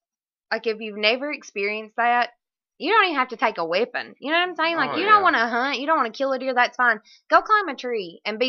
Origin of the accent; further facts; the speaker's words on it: Hazard, Kentucky, United States; Yeah, I'm originally from Hazard.